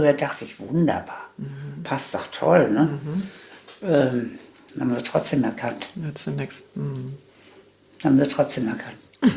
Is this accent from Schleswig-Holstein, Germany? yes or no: no; Gelsenkirchen, North Rhine-Westphalia, Germany; born there; Aber ich wurde 1938 in Gelsenkirchen geboren